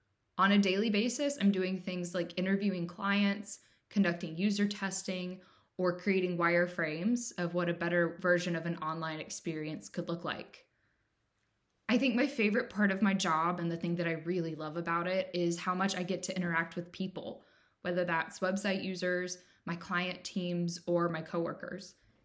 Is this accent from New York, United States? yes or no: no; Mint Hill, North Carolina, United States; now in Durham, United States; I'm originally from Mint Hill, North Carolina, which is a small suburb of the Charlotte area, and now I live in Durham, which is just a few minutes down the road from UNC.